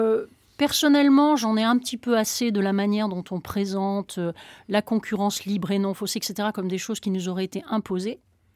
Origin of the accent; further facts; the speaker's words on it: France; Pour ma part, je suis française